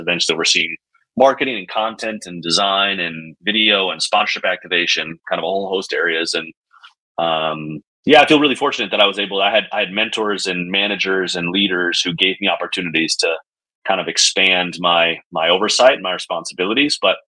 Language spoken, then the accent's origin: English; West Virginia, United States; We grew up in West Virginia.